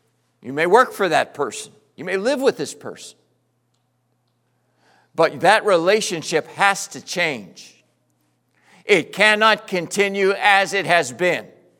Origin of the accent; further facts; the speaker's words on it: Pittsburgh, Pennsylvania, United States; Barb and I were both born and raised in Pittsburgh.